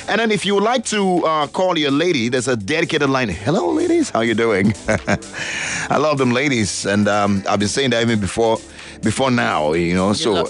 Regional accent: Cameroon; born there; English is a second language; I was born in Cameroon. You know, I understand a number of languages. I speak different kind of pidgins.

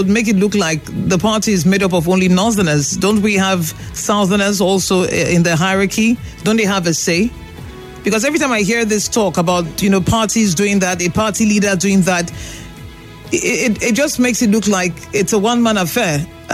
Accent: Nigeria; I'm not a delegate, I'm a Nigerian

